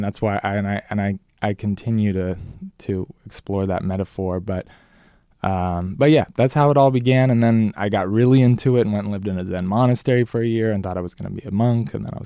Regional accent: Sacramento, California, United States; also born or lived in Azores; I was in Sacramento. Okay. We'd moved around a lot. My dad was in the military. Anyway, we lived on an island in the Azores when I was little.

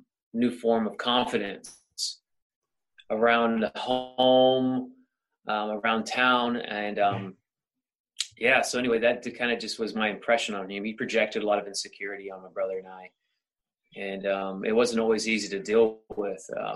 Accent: Sacramento, California, United States; moved away as an adult; now in Los Angeles, United States; born and raised in Sacramento, came out here in 2012, 2013.

